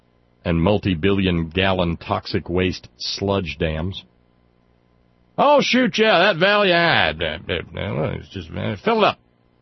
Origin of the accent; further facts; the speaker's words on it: Florence, Alabama, United States; You know, when three-bedroom brick ranch homes like the one I grew up in Florence, Alabama, are going for, you know, $1 million in Southern California